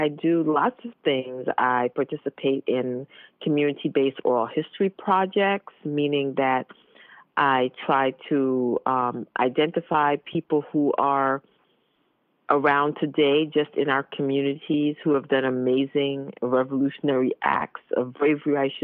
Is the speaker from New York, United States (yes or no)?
yes; Brooklyn, New York, United States; I grew up in Brooklyn, as was mentioned, and I went to college at SUNY Binghamton, which is upstate New York